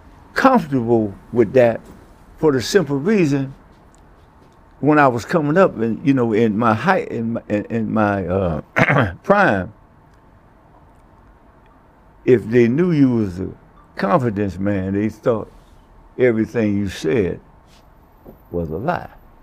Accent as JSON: {"language": "English", "town": "Detroit", "region": "Michigan", "country": "United States", "tie": "born or raised there", "said": "And I'm from Detroit."}